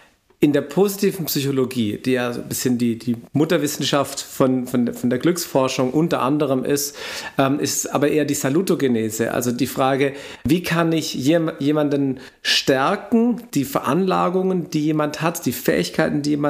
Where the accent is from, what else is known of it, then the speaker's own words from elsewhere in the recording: Stuttgart, Baden-Württemberg, Germany; ich komme ja hier aus Stuttgart